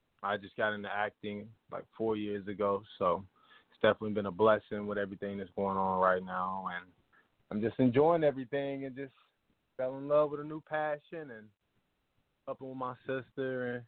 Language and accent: English; Nashville, Tennessee, United States; Me, born and raised in Nashville, you know, from Shiloh down here too as well.